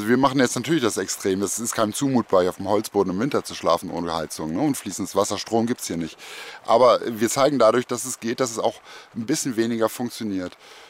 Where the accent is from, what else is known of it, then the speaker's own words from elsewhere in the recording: Cologne, North Rhine-Westphalia, Germany; Ich bin im Westen Kölns aufgewachsen, wo diese riesige Stromleitung von RWE durchläuft und auch der Randkanal.